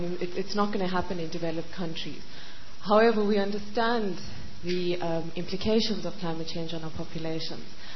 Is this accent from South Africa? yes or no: yes; South Africa; I'm from South Africa.